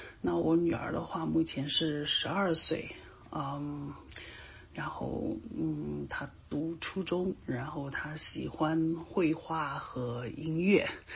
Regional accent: Shanghai, China; 我今年43岁，那么我先生今年45岁，我们俩都是来自于中国上海。

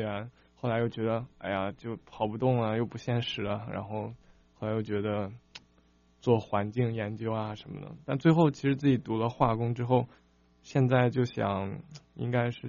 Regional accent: Beijing, China; 我就是从小就是北京长大，然后我父母当时是就是工作到就是留在北京了，然后我就在北京出生，然后从小就在西城那边长大

